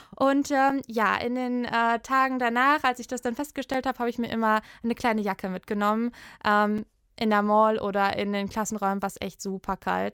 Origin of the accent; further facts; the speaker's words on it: Germany; accent: German; Ich hatte immer so ein bisschen Sorge, dass ich mit meinem deutschen Akzent und wenn ich ab und zu ein paar Fehler mache, gar nicht so gut ankomme